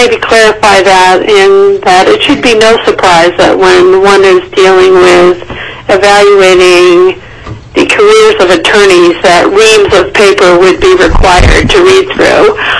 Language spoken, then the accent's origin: English; Maine, United States; now in Alaska, United States; how it was very different from where I grew up in Maine and where my husband grew up in North Carolina.